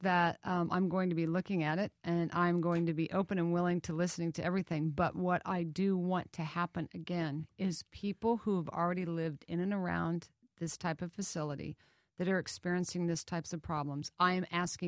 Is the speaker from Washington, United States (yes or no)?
no; Kansas, United States; I was born and raised in Kansas, by a very conservative man who was a mechanical engineer that actually worked for industry.